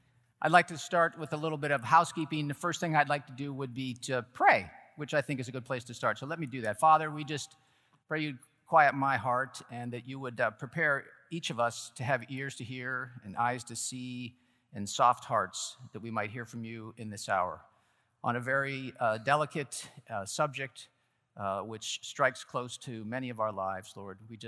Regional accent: New York, United States; And I am from New York, and we can talk fast in New York.

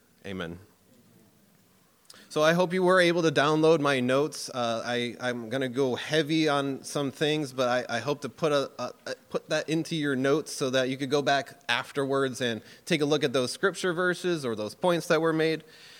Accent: Springfield, Massachusetts, United States; I'm from Western Massachusetts, Springfield area.

